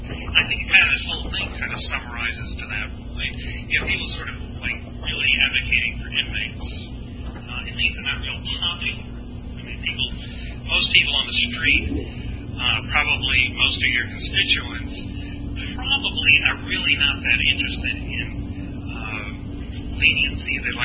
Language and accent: English; Blue Hill, Maine, United States; I'm from Blue Hill.